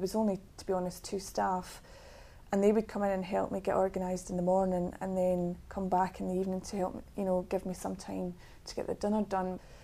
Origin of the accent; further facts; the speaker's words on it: Bathgate, Scotland, United Kingdom; I'm from Bathgate in Scotland.